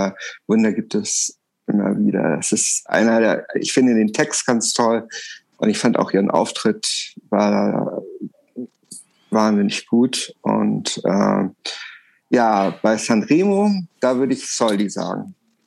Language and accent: German; Germany; ich hatte sehr viele Freunde aus Australien in Wien getroffen und ich habe mich so als Deutscher verantwortlich gefühlt